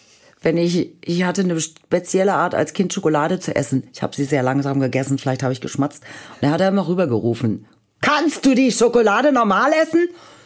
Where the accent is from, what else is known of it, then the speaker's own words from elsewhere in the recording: Marburg, Hesse, Germany; born there; dass meine Eltern so in Marburg, da wo ich geboren bin